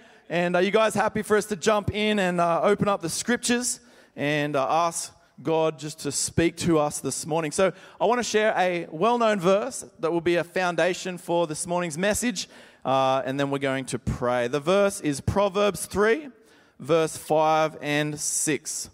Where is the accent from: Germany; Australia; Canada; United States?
Australia; Sydney, New South Wales; as you heard, I'm from Sydney. Don't hold it against me.